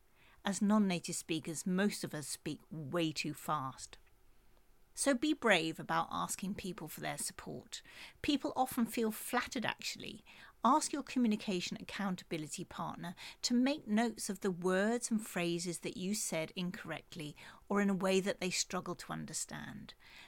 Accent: United Kingdom; Everyone knows that I'm British.

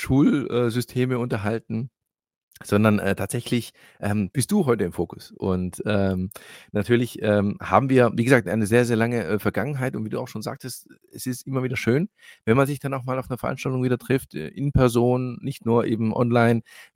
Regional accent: Heilbronn, Baden-Württemberg, Germany; Ich bin ja auch hier in Deutschland in Heilbronn geboren und aufgewachsen und lebe immer noch in Heilbronn und komme hier nicht weg. Bin hier tatsächlich verwurzelt.

